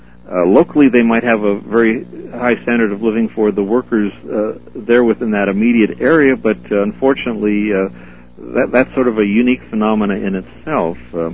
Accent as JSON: {"language": "English", "country": "United States", "said": "But as an American, it's very difficult for us to see Iraq at any time being a viable threat to to our nation's security here in the United States."}